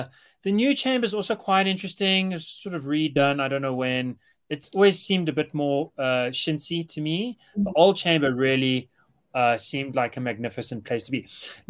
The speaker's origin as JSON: {"language": "English", "country": "South Africa", "said": "It's shocking as a South African."}